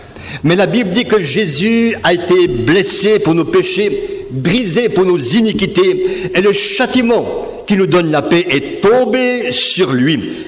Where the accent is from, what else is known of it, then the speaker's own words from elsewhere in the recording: Switzerland; et même chez nous en Suisse aussi